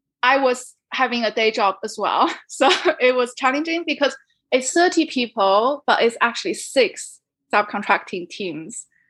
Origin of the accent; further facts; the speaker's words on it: China; English is a second language; I think growing up in China kind of shaped my personality. We are told to be modest and, you know, very humble and don't speak up too much.